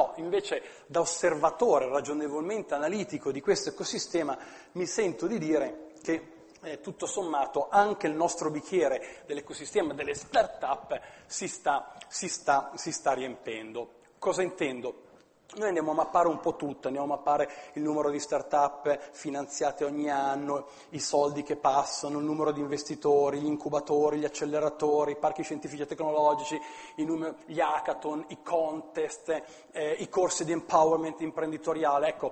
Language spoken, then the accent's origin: Italian; Milan, Lombardy, Italy; come milanese, come universitario, come Politecnico di Milano